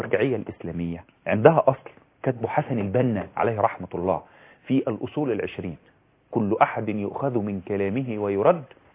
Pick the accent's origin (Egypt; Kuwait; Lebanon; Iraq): Egypt; الأمن عندنا في مصر هنا